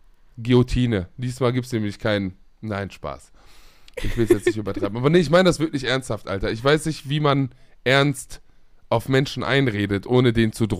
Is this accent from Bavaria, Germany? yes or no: no; Leipzig, Saxony, Germany; Wir dachten, wir kommen aus Leipzig und machen einen Podcast für so einen Haufen.